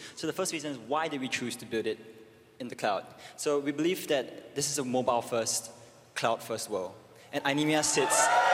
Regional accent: Australia; I come from Australia, and we live in the world of socialized medicine.

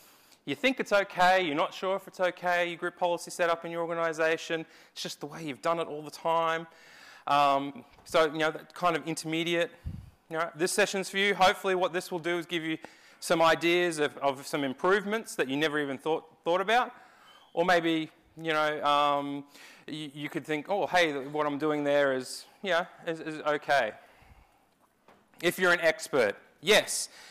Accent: Brisbane, Queensland, Australia; I'm from Brisbane, so flew in for the conference.

